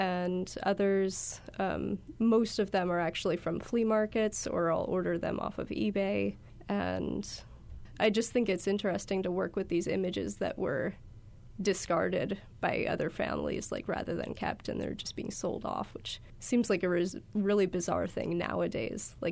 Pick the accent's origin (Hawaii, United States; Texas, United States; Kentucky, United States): Hawaii, United States; I think it came from having so much distance from my extended family and growing up on Maui and just seeing like how connected the rest of my family in Wisconsin and New York are with each other.